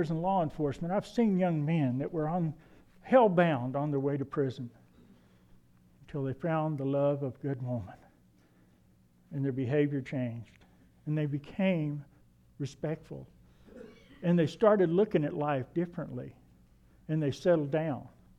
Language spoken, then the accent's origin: English; Kentucky, United States; also born or lived in West Virginia; I'm from Kentucky and West Virginia. Yelling up the holler.